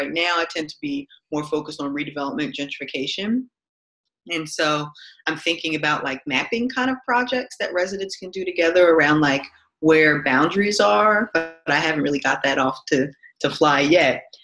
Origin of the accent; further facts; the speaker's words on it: Philadelphia, Pennsylvania, United States; I'm from Philadelphia. Also, I forgot to mention that I'm from Philadelphia. I was raised here.